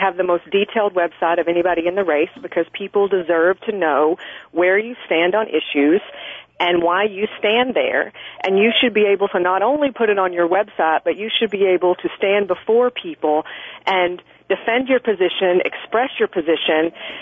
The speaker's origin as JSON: {"language": "English", "region": "Arkansas", "country": "United States", "moved": "yes", "lives_now": "Arizona, United States", "said": "Well, I'm originally from Arkansas, so you'll hear the accent come out as we go, and I moved to Arizona in 98."}